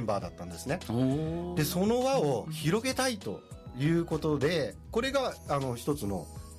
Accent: Kawasaki, Kanagawa, Japan; 我々はですね、あの地元川崎で

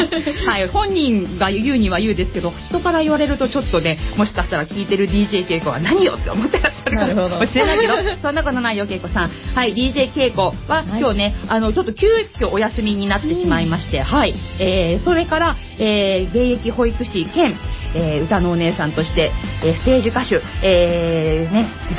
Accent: Kawasaki, Kanagawa, Japan; 川崎生まれ川崎育ち、自称夢見ヶ崎動物公園専属アイドル … のリーダー、おしゃべり担当

